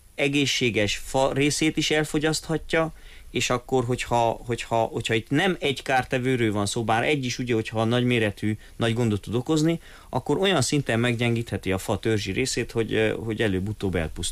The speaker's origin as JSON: {"language": "Hungarian", "town": "Odorheiu Secuiesc", "region": "Harghita", "country": "Romania", "tie": "born or raised there", "said": "én udvarhelyen nőttem fel"}